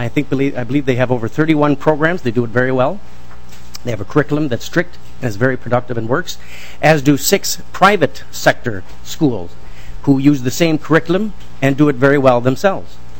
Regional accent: Delano, Minnesota, United States; This was brought to my attention by a constituent who lives in my hometown of Delano

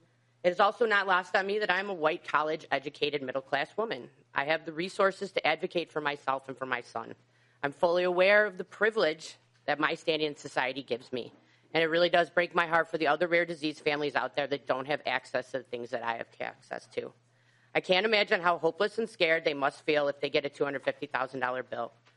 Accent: Inver Grove Heights, Minnesota, United States; I am from Invergrove Heights, Minnesota. I live there with my husband, Dennis, and my two sons

